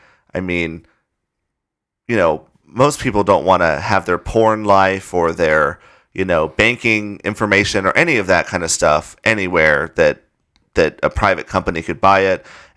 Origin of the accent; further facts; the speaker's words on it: Arizona, United States; Like, I remember growing up in Arizona, they built the University of Phoenix Stadium